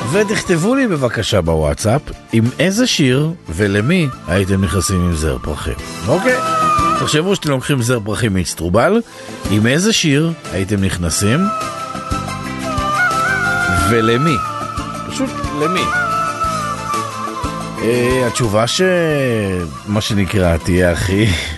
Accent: Kiryat Haim, Haifa District, Israel; לקריית חיים שם, למערבית, איפה שגדלתי, לא נולדתי, אבל כן, שם הכל התחיל, מה שנקרא.

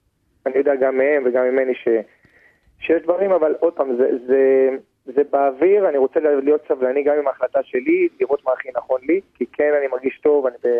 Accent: Modiin, Central District, Israel; לפתוח אקדמיה בעיר שגדלתי בה, במודיעין

